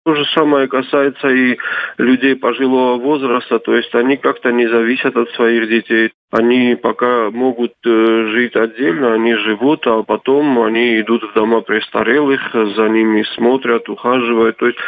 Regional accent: South Ossetia, Georgia; Супруга цхинвальская, так что мы вот полностью из Южной Осетии, и мы с большим удовольствием всегда приезжаем на свою родину.

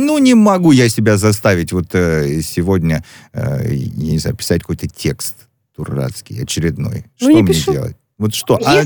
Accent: Ukraine; Я не знаю, я украинец, про нас говорят, что мы очень хитрые.

